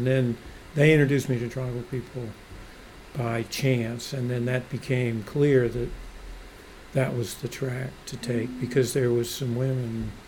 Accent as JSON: {"language": "English", "region": "the South", "country": "United States", "tie": "born or raised there", "moved": "yes", "lives_now": "Washington, United States", "said": "I grew up in the South. My mother and grandmother taught me some natural history. They were into birds and plants. And I came out to Northeast Washington in 1970"}